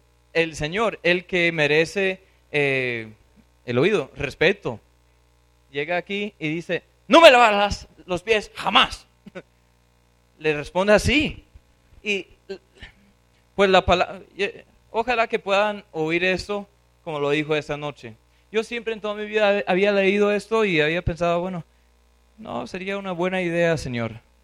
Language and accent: Spanish; United States; Spanish is a second language; Porque yo sabía que había un modismo ahí, pero yo como gringo a veces quedo gringo.